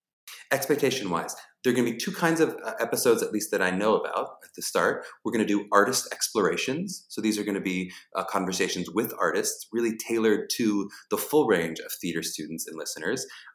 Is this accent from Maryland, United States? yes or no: no; Pittsburgh, Pennsylvania, United States; First about me, I'm from Pittsburgh, Pennsylvania.